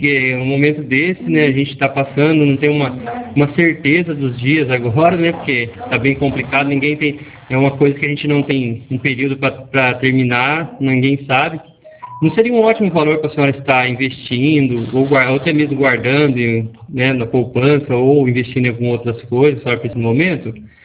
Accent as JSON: {"language": "Portuguese", "town": "Cornélio Procópio", "region": "Paraná", "country": "Brazil", "said": "eu sou da cidade de Cornélio Procópio, Paraná."}